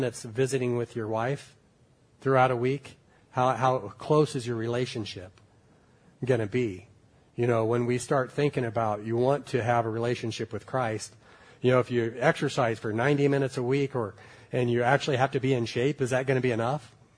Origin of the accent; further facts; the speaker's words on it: Wyoming, United States; I'm from Wyoming. I've been in a lot of different places